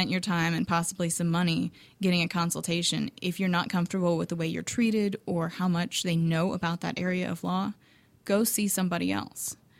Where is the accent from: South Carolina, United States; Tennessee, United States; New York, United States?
Tennessee, United States; also born or lived in Virginia; now in Atlanta, United States; Originally, I'm from Tennessee, and I went to the University of Tennessee, and out of law school, my husband got a job in D.C., so we moved to Virginia, and I practiced law in Virginia.